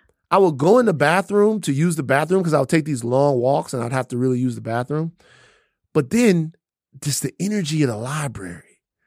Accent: California, United States; I'm from Solano County, Northern California, nigga. This is the Bay, nigga.

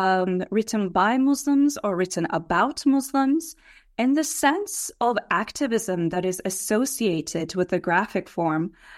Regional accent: Turkey; I grew up in Turkey

